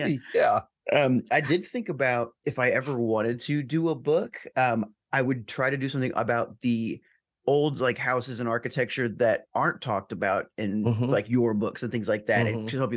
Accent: Alton, Illinois, United States; I wanted to do something where I could learn about my hometown, Alton, Illinois, right across the river from St. Louis.

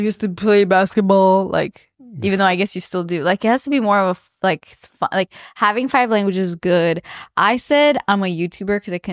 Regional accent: Romania; I'm from Romania.

